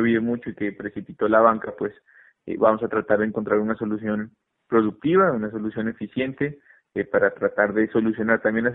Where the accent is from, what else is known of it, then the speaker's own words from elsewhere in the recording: Linares, Colombia; Yo soy de Linares, soy diputado de la subregión y del departamento